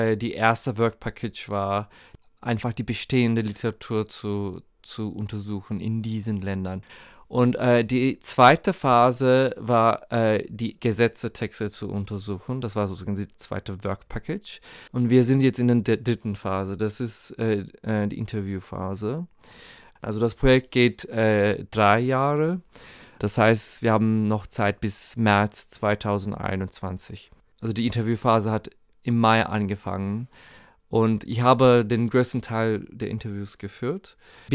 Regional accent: Turkey; now in Berlin, Germany; ich komme aus der Türkei. Ich bin jetzt seit erst 9 Jahren in Berlin.

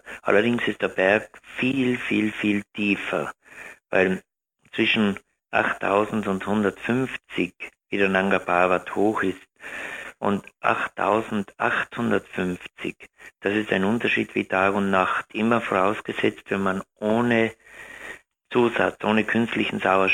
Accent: South Tyrol, Italy; Dann war ich den ganzen Sommer hauptsächlich in meiner Heimat in Südtirol unterwegs, in den Dolomiten.

